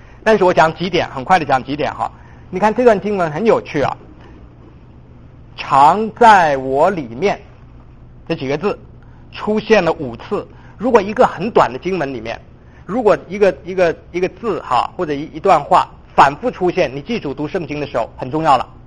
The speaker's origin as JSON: {"language": "Chinese", "country": "China", "said": "我们很会自我批评的哈，我们从大陆来的，我们很会自我批评，对吧？"}